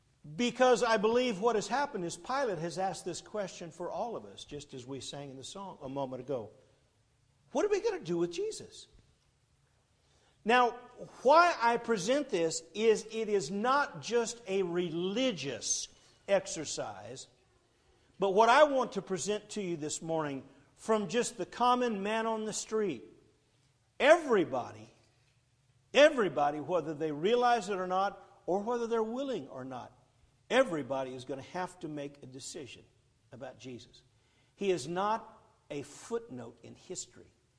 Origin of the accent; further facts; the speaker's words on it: Arizona, United States; moved away as an adult; now in Los Angeles, United States; I moved to Los Angeles. I was raised in Arizona, but 1984, I took my family and moved to Los Angeles